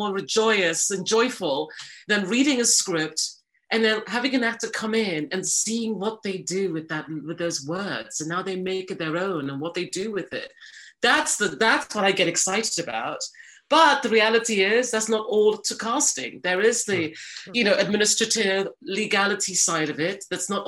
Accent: London, United Kingdom; also born or lived in Nigeria; now in Los Angeles, United States; I'm Nigerian-born, London-raised, but and then Hollywood-working, yes.

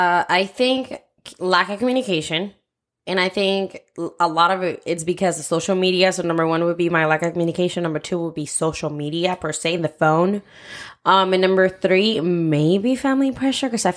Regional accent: Puerto Rico; even in my school, because again, I grew up in Puerto Rico.

